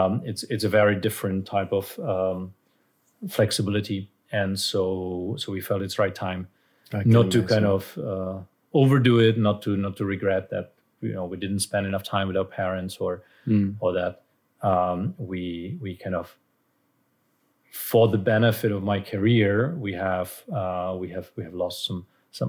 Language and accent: English; Brno, South Moravian Region, Czechia; I'm from Brno, so I'd be okay with Brno, I guess.